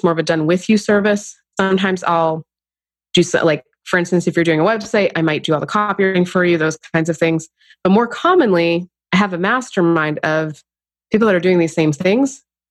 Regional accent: Maine, United States; As a kid, I used to raise owls and hawks, and it's actually in my home state, which is Maine.

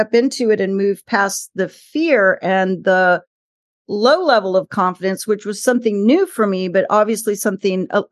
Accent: Virginia, United States; also born or lived in Miami, Florida; I was born in Miami, Florida, and raised in Northern Virginia, right outside DC.

